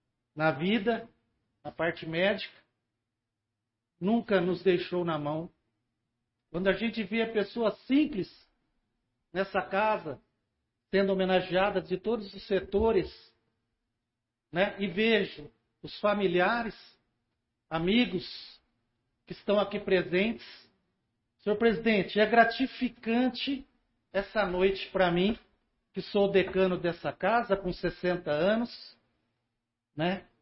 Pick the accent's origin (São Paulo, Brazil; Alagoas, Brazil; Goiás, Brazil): São Paulo, Brazil; Garça; born there; Eu sou nascido aqui em Garça, em 18 de maio de 62